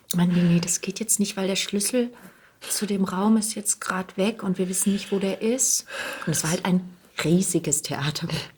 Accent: Heidenheim, Baden-Württemberg, Germany; Genau, ich bin in Heidenheim groß geworden, auf der Schwäbischen Alb. Mhm. Das liegt zwischen Ulm und Stuttgart, eine Kleinstadt.

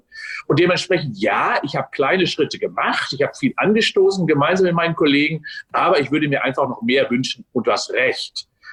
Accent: Unna, North Rhine-Westphalia, Germany; Ja, 18. März 57 geboren in Unna, bin also Westfale. Bin dort aufgewachsen

